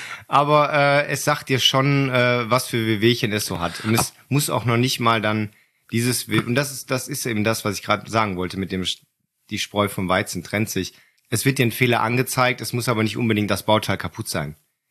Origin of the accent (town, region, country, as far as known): Bavaria, Germany